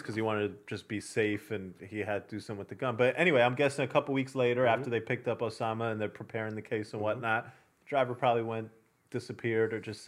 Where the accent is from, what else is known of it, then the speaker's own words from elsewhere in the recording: India; I'm Indian and I'm Muslim.